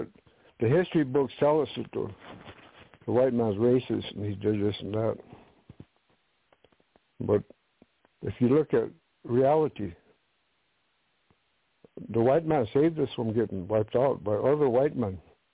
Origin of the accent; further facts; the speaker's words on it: Dakota, United States; now in California, United States; That's the way we grew up back there in Dakota and stuff.